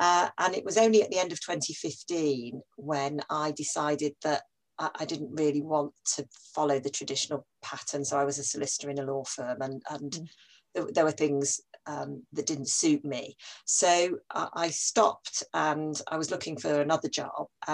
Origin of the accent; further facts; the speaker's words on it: Leeds, Yorkshire and the Humber, United Kingdom; I grew up in Leeds, and although I no longer live up north, I gravitated down south quite a long time ago.